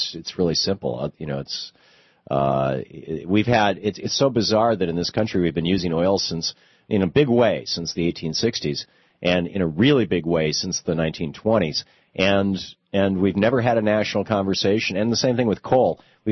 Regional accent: Lansing, Michigan, United States; in Lansing, Michigan, my hometown where I grew up.

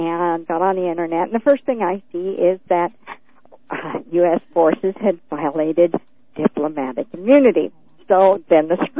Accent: Oregon, United States; I'm calling the entire Congress. I'm from Oregon.

